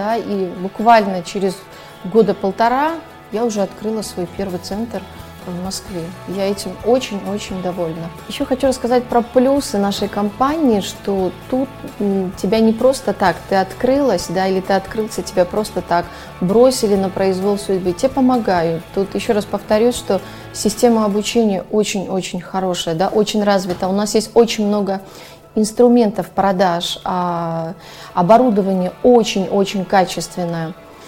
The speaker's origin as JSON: {"language": "Russian", "country": "Tajikistan", "tie": "born or raised there", "lives_now": "Moscow, Russia", "said": "мне 35 лет, я родом из Таджикистана, по профессии я медик"}